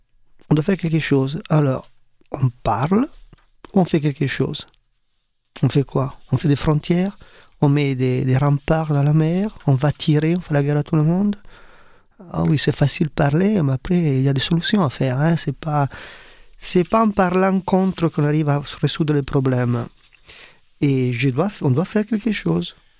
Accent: Tuscany, Italy; c'est pas loin de chez moi, en Toscane.

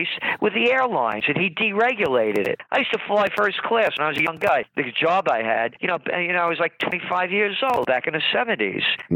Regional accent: Bronx, New York, United States; also born or lived in Yonkers; When I was a kid growing up in the Bronx and Yonkers, they used to call them loan sharks.

